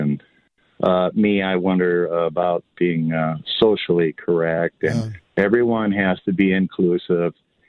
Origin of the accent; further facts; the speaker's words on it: Michigan, United States; Well, I grew up in Michigan.